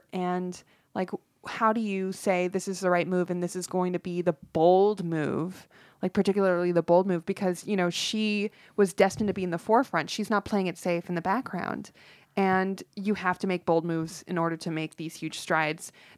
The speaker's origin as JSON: {"language": "English", "town": "North Hollywood", "region": "California", "country": "United States", "tie": "born or raised there", "said": "I grew up in North Hollywood."}